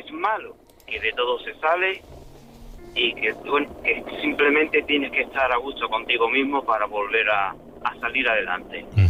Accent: Andalusia, Spain; now in Pamplona, Spain; Yo, bueno, soy andaluz, pero vivo en Pamplona.

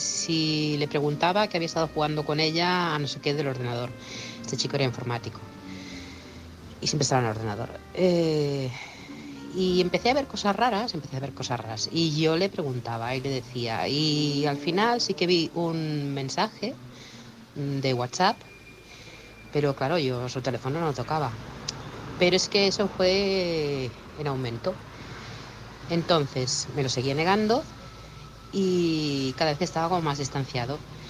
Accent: Barcelona, Catalonia, Spain; Él era de Albacete, yo soy de Barcelona

